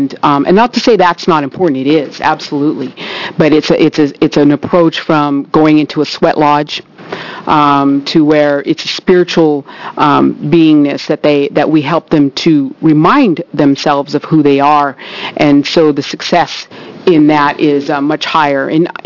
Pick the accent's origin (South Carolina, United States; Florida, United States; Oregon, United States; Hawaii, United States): Oregon, United States; Warm Springs; growing up in Warm Springs, growing up very, very traditional, that resiliency is being able to go back to our spiritual ways.